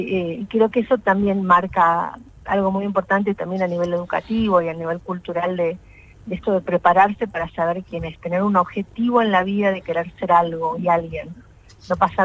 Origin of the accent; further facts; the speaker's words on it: Cutral Có, Neuquén, Argentina; quería encontrarme de nuevo con mi origen. Yo soy de Cutralcó y necesitaba reencontrarme y saber que yo desde acá podía contar historias.